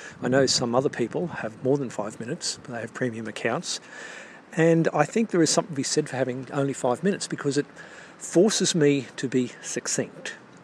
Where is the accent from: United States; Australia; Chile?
Australia; now in Berlin, Germany; it gives me an opportunity to reflect on being an Australian in Germany and what's going on. Actually, I'm not in Germany, I'm in Berlin.